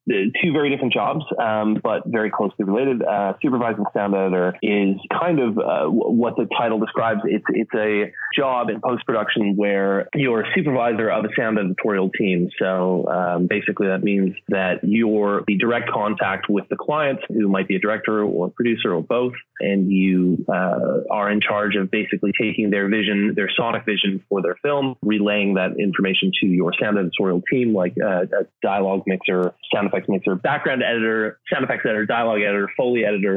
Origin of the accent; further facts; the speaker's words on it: Canada; Basically, I grew up in Canada.